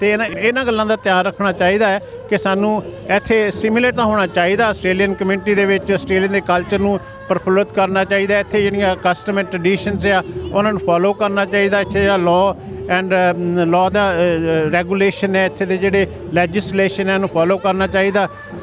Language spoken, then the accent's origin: Punjabi; Hoshiarpur, Punjab, India; now in Australia; ਮੈਂ ਹੁਸ਼ਿਆਰਪੁਰ ਤੋਂ ਹਾਂ ਜੀ ਮਾਲਪੁਰ ਦੇ ਕੋਲ ਸਾਡਾ ਪਿੰਡ ਆ ਅਤੇ ਉੱਥੋਂ ਅਸੀਂ ਇੱਥੇ 1996 ਦੇ ਵਿੱਚ ਇੱਥੇ ਮਾਈਗ੍ਰੇਟ ਕੀਤੇ ਸੀ